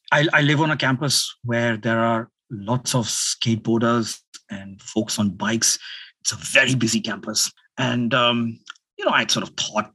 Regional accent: India; moved away as an adult; now in United States; I grew up in India, got a fellowship to study in England, and got my PhD from the University of Michigan.

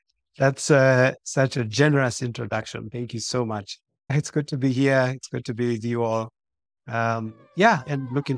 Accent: Nairobi, Kenya; So I was born and raised in Nairobi, which is the capital city of Kenya. And I grew up in a place called Westlands, went to school in a place called Kileleshwa. I come from a very big family

